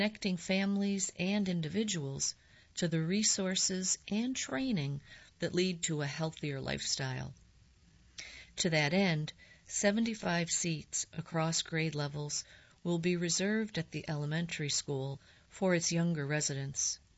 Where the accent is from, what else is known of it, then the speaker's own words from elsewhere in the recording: Raleigh, North Carolina, United States; I'm a product of Wake County public school system. I grew up in Southeast Raleigh, so there are a lot of allegiances to this area.